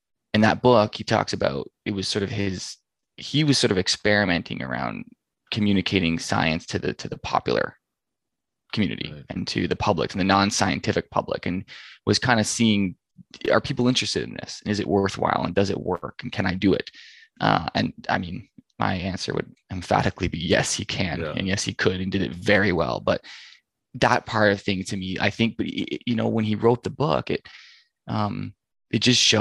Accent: Ontario, Canada; I'm from Ontario

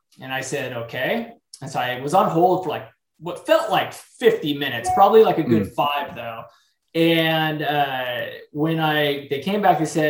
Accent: San Diego, California, United States; I'm in San Diego at this time. I grew up in San Diego, California

